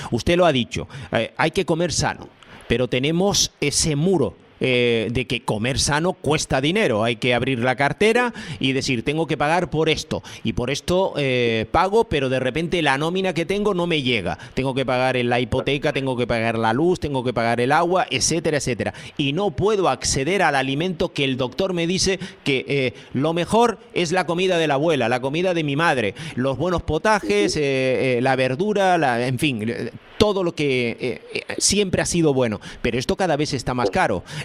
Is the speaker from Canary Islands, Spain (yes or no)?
yes; Canary Islands, Spain; No puedo, como buen canario, la papa forma parte de mi ADN